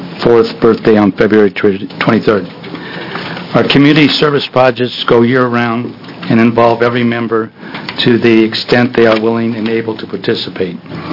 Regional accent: Sherwood, Oregon, United States; Chair Reed, members of the committee … from Sherwood, Oregon

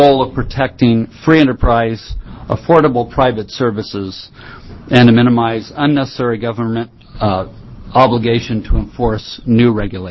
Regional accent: Silverton, Oregon, United States; from Silverton.

